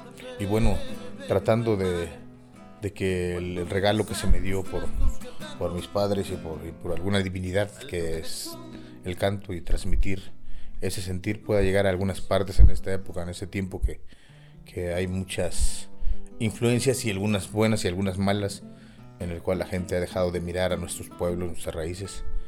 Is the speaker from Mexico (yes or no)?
yes; Pátzcuaro, Michoacán, Mexico; born there; es nahua de Xalitla, Guerrero, y mi mamá vinizá de Juchitán, Oaxaca. Se conocieron en Pátzcuaro y yo nací de ese idilio en Pátzcuaro, pero desde muy pequeño fui criado por la cultura de mi madre en colaboración con mi jefe.